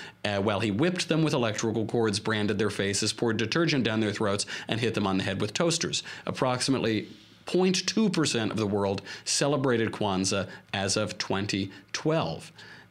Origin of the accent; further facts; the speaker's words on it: Westchester, New York, United States; I'm from Westchester. Everybody celebrates basically a more Jewish version of Christmas there.